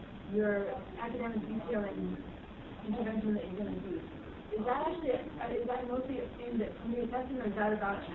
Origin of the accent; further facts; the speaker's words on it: California, United States; And I ask because I'm from California, from the state of California.